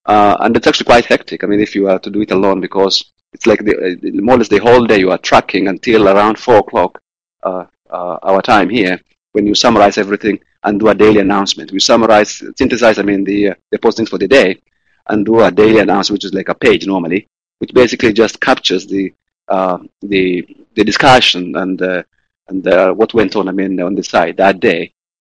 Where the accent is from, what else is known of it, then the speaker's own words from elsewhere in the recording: Kenya; I come from Kenya.